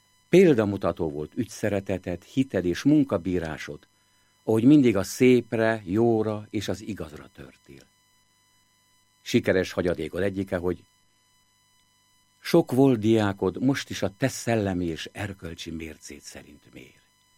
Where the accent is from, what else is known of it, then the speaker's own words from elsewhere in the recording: Csíktaploca, Harghita, Romania; Én gyermekkoromban, otthon, Csíktaplocán, a Pünkösdi Passióban Pilátust énekeltem bácsikkal, nénikkel.